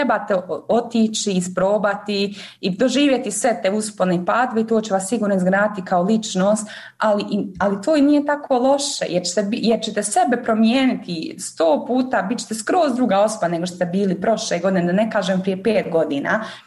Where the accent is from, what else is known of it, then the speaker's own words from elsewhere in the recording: Mostar, Federation of Bosnia and Herzegovina, Bosnia & Herzegovina; U Europskom parlamentu sam se zaposlila kao Bosanka i Hercegovka